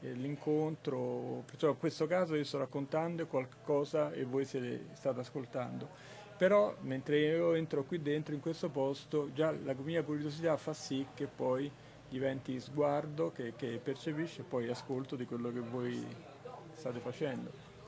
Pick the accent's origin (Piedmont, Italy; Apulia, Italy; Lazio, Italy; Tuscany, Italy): Lazio, Italy; Rome; now in Milan, Italy; io sono romano, però veniamo da Milano